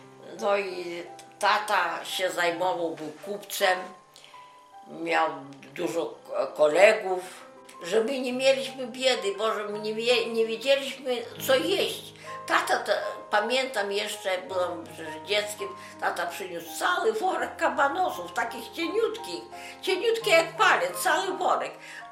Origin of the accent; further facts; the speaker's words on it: Stowbtsy, Minsk Region, Belarus; Urodziłam się w 1928 roku, 28 sierpnia, miasto Stulpce. To jest powiatowe miasto, duże miasto.